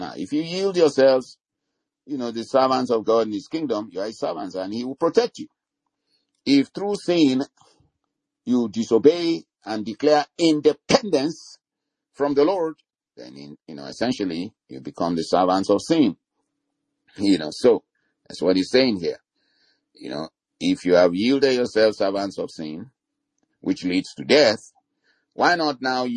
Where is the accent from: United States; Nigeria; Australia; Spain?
Nigeria; You know, I come from Nigeria.